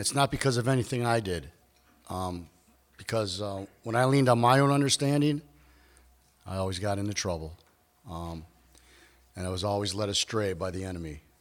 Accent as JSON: {"language": "English", "town": "Kenosha", "region": "Wisconsin", "country": "United States", "said": "it didn't take long before I went back home. I'm from Kenosha."}